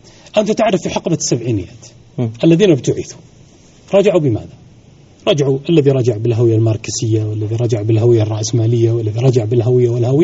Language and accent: Arabic; Saudi Arabia; أنا أعرف وكالات سيارات عندنا في السعودية